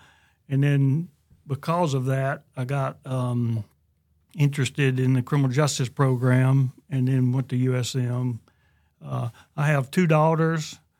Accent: Jackson, Mississippi, United States; also born or lived in Bovina; Well, I'm from Jackson originally. Went to Provine High School. Mm-hmm. All my father's family's from the Mississippi Delta.

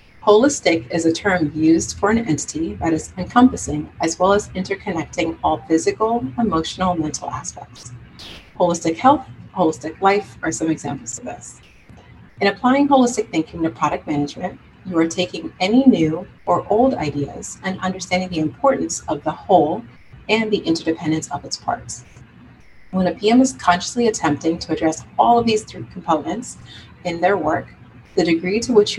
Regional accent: Cairo, Cairo Governorate, Egypt; also born or lived in Atlanta, United States / Texas, United States / Maryland, United States / Jakarta, Indonesia; I was born in Atlanta and spent time in Texas and Maryland. I then moved on to spend my formative years in Cairo, Egypt, and Jakarta, Indonesia, primarily with some time in other countries like Thailand, Malaysia, Singapore, you name it.

